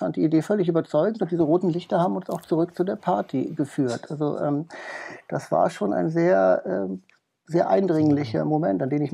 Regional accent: near the Dutch border, Germany; Also ich bin halt in der Provinz aufgewachsen, in der Nähe der holländischen Grenze.

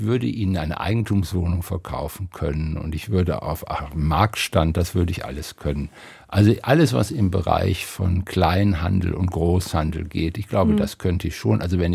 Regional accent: Wuppertal, North Rhine-Westphalia, Germany; Ich bin in Wuppertal groß geworden.

